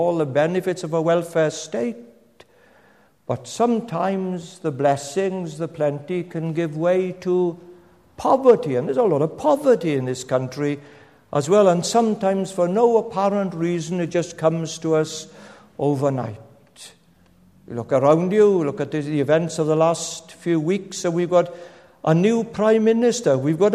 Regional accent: Penclawdd, Wales, United Kingdom; Now, I said I came from Penclawdd, and when I was a boy, when the war, I grew up through the wartime years.

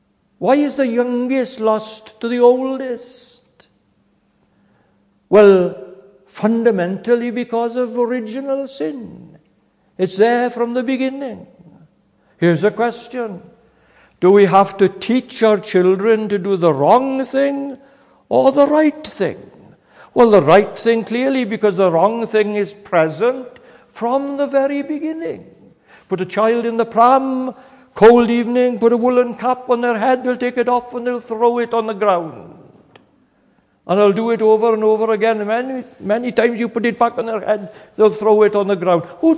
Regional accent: Wales, United Kingdom; And I'm a Welshman. I'm emotional. I jump up when Wales scores

